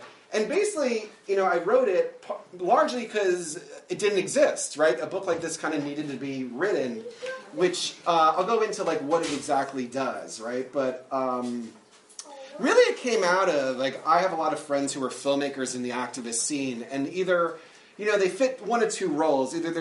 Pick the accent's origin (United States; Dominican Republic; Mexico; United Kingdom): United States; New Jersey; I'm from New Jersey, and I speak quickly, so I'll try not to.